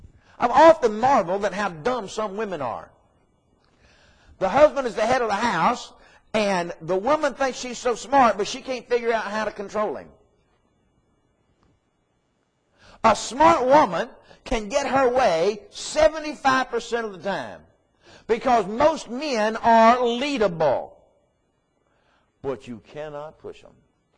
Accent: the South, United States; When I retired from the United States Navy and came down here, I'm a Southerner.

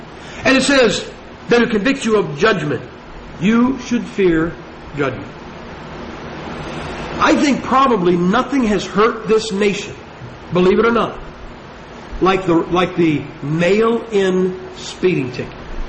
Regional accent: Ohio, United States; I'm from Ohio, and I went down to Florida to Bible college. And after the first year, I came back up to Ohio

